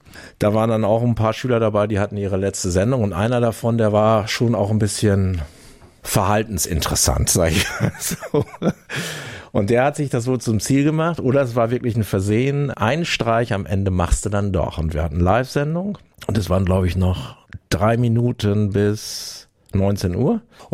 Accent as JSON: {"language": "German", "town": "Lingen", "region": "Lower Saxony", "country": "Germany", "said": "wir kommen aus Lingen"}